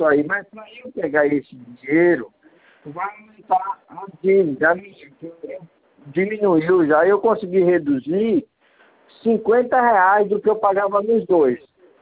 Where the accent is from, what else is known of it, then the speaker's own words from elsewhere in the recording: Maragogi, Alagoas, Brazil; Eu sou natural de Maragogi, eu sou de Alagoas.